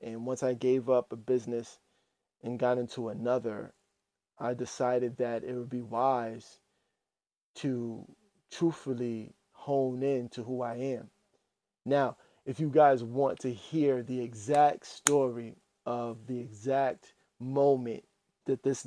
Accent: Boston, Massachusetts, United States; born there; now in Washington, D.C., United States; I was born in Boston, Massachusetts. You know, now I reside in Washington, D.C.

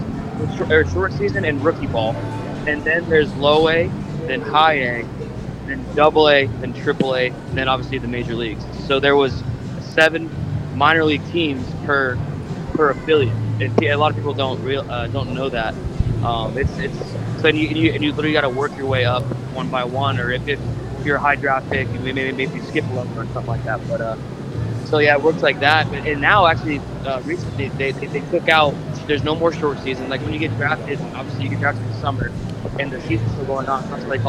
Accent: Phoenix, Arizona, United States; then when the D-backs called me this last offseason in December, I said, yeah, let's do it. It's my hometown.

